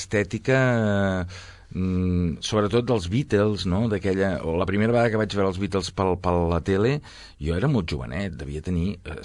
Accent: Sabadell, Catalonia, Spain; born there; l'edat que tinc és evident, no? I vaig néixer aquí a Sabadell, aquí al costat, al carrer Creueta.

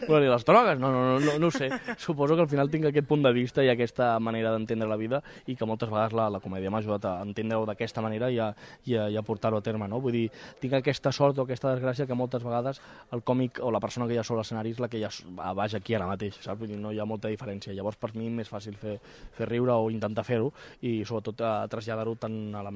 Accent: Cunit, Catalonia, Spain; vull dir, sóc de Cunit.

